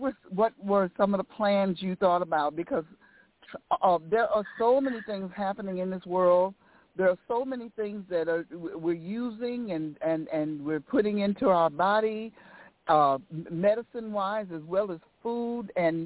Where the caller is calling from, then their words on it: St. Louis, Missouri, United States; I'm calling from St. Louis, Missouri.